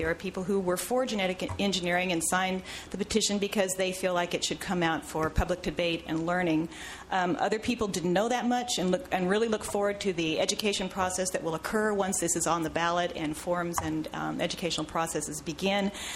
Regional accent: Cambria, California, United States; from Cambria, and I have also been part of the signature gathering process

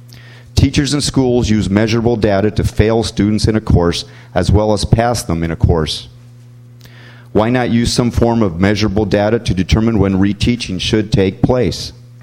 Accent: San Luis Obispo, California, United States; I'm from San Luis Obispo.

